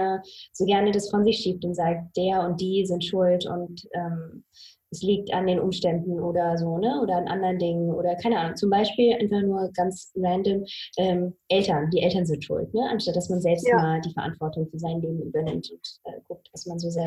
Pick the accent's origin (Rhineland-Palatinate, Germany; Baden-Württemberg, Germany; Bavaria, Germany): Baden-Württemberg, Germany; Dabei, ich komme ja aus dem Badischen.